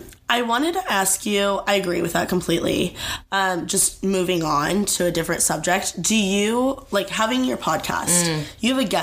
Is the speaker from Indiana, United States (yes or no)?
yes; Indiana, United States; moved away as an adult; now in Los Angeles, United States; So, I'm originally from Indiana, mm. but I live in LA. Cool. I moved there for school and I've lived there for...